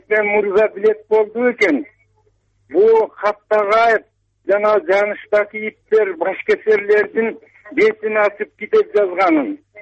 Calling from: Toktogul, Jalal-Abad Region, Kyrgyzstan; Мен Токтоолданмын.

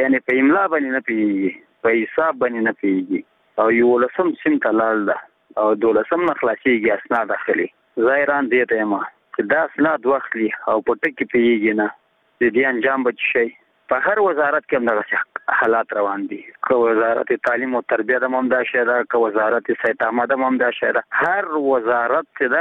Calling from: Nangarhar, Afghanistan

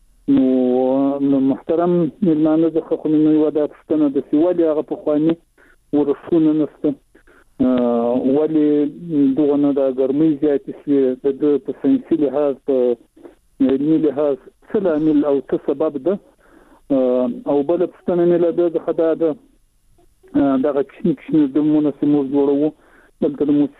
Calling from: Zabul, Afghanistan; د زابل ولایت شاجیل ولسوالي

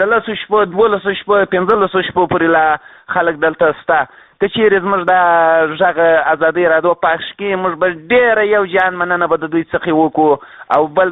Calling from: Mashhad, Razavi Khorasan, Iran; موږ په مشهد کې یو. موږ نیت لرو چې د خیر سره ولاړ شو افغانستان ته.

